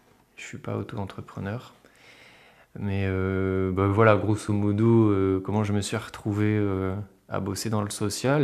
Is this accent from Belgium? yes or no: no; Hauts-de-France, France; now in Brittany, France; Et puis, non, à la base, moi, je suis du Nord.